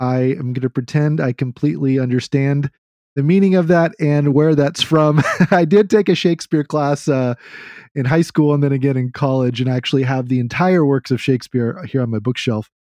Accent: Texas, United States; accent: Texan; Yeah, it doesn't quite hit the same with my Texan accent

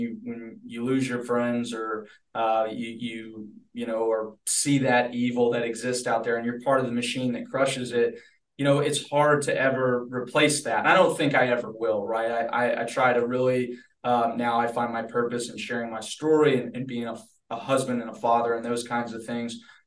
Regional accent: the South, United States; Yeah, so I grew up in the South, right? Like most people who grew up in the South, everybody's a Christian, right?

